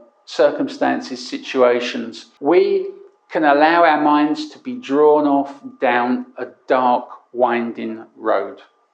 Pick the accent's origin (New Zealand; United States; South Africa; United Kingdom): United Kingdom; London; On Sunday mornings, when I was young, I grew up in the East End of London